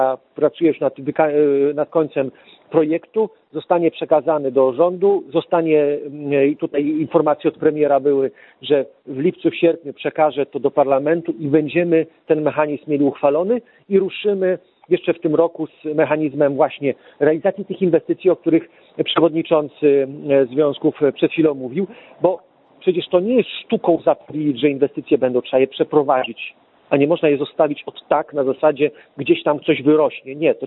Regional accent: Podlaskie Voivodeship, Poland; Ja jestem z Suwalszczyzny i zawsze się śmieję, że Suwalszczyzna to jest część Śląska

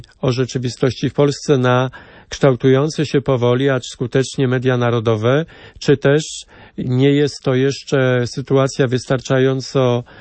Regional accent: Krosno Odrzańskie, Lubusz Voivodeship, Poland; Natomiast ziemia lubuska, ja pochodzę z Krosna Odrzańskiego, przepięknego miasta położonego na Błoniach nad Odrzańskich.

